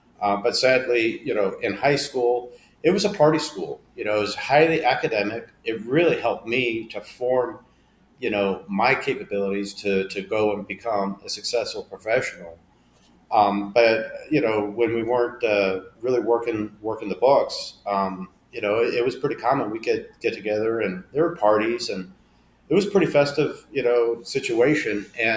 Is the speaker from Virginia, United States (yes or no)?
no; Salt Lake City, Utah, United States; So, growing up in Salt Lake, you know, my dad and I, there was some tension there